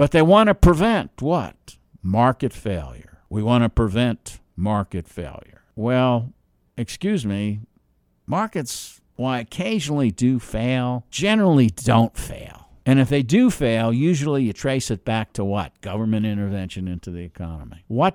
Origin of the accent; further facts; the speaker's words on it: New York City, New York, United States; accent: New Jersey; also born or lived in New Jersey; I'm from New York City, New Jersey, New York City, Long Island area. Yeah, you might catch a little accent. It's a New Jersey accent.